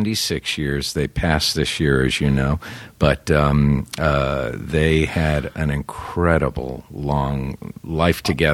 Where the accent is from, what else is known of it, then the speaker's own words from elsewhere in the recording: Los Angeles, California, United States; A native, grew up around Olympic and La Brea for probably up until the fifth grade, then moved over by the Olympic and Fairfax area.